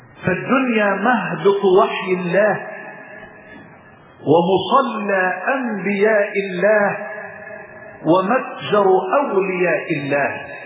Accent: Egypt; واجعل بلدنا مصر أمنا أمانا، سخاء رخاء

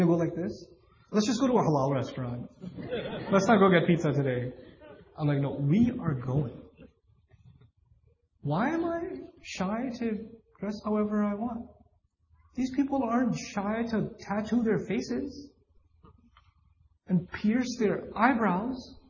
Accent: Pakistan; So I'm not wearing shalwar kameez because I'm super Pakistani.

